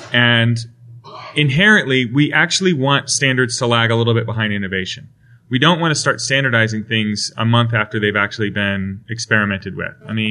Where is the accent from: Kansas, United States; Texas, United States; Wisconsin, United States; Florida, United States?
Wisconsin, United States; I'm from Wisconsin, so, you know, we have that kind of relationship.